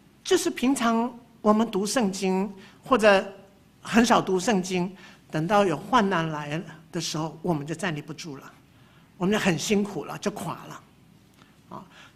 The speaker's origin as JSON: {"language": "Chinese", "country": "Taiwan", "tie": "born or raised there", "said": "从台湾来的就熟悉台中的日月潭。我在台湾长大几十年，我没有去过这个地方。"}